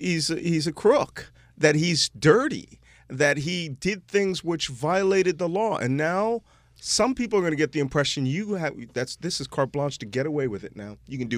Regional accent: Philadelphia, Pennsylvania, United States; I'm from Philadelphia, strict constitutionalist.

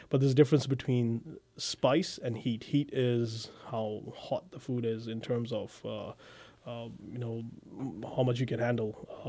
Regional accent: Punjab, India; we're from the Punjab region in eastern India, which now, unfortunately, after the partition of 1947, Punjab is split in Pakistan and India, two different countries, but the culture is exactly the same.

